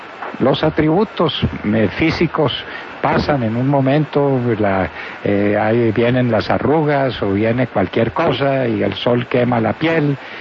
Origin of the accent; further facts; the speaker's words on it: Colombia; que somos todos los colombianos